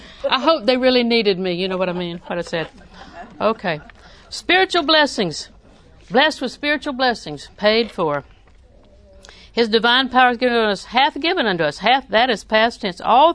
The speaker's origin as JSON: {"language": "English", "town": "Auburndale", "region": "Florida", "country": "United States", "said": "She's never been to Auburndale. I'm from Auburndale, and she's lost, and she doesn't know how to get there."}